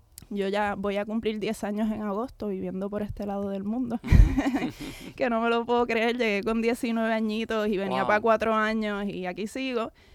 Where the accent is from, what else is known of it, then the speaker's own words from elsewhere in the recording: Puerto Rico; yo desde mi lugar como puertorriqueña y como persona que practica la bomba puertorriqueña